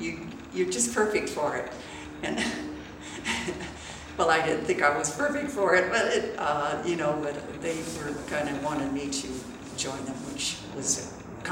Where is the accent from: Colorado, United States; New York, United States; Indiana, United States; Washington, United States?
Colorado, United States; Denver; I was born in Denver, Colorado in October.